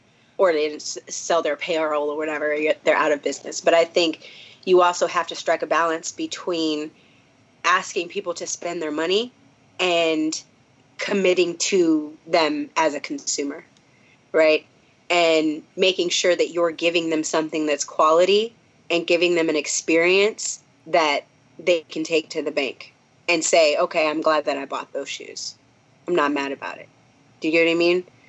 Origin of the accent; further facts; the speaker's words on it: Minnesota, United States; I'm from Minnesota. We can pick on Iowa.